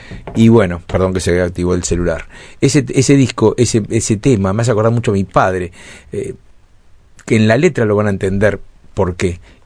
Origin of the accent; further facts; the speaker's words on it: Colonia, Uruguay; el interior tiene mucho que ver también con mi infancia, esos años vividos en Colonia